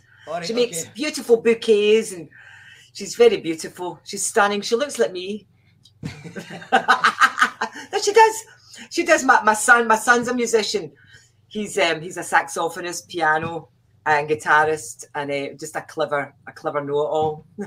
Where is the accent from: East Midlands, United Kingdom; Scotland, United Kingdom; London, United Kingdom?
Scotland, United Kingdom; now in Australia; I know my accent's really, really strong, but I think, but I love that about the accent. I love that about me, that I'm so Scottish in Australia